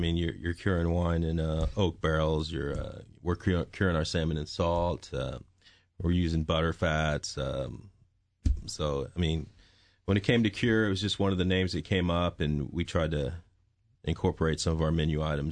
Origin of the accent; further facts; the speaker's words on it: Texas, United States; also born or lived in Denver; now in Washington, D.C., United States; I grew up in Texas, and I worked at several Hyatts there, and then I moved to Denver and opened a restaurant for the Hyatt there.